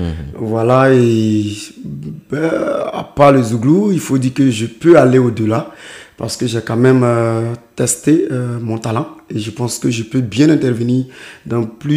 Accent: Yakassé-Feyassé, Comoé, Côte d’Ivoire; born there; Je suis né à Yakassé Feyassé, précisément en 1985.

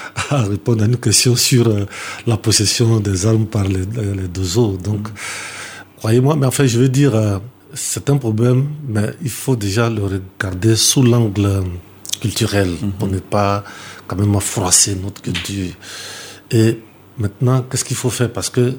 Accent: Katiola, Vallée du Bandama, Côte d’Ivoire; aller faire une collecte chez moi à Katiola

